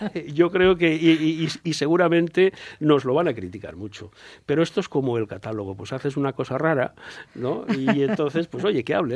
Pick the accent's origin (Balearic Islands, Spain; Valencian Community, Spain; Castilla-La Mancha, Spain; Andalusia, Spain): Valencian Community, Spain; Valencia; moved away as an adult; Yo me he llevado la grata sorpresa, porque me fui con 26 años de Valencia y, aunque he tenido contacto, pero asiduamente he vuelto a los 62, 63.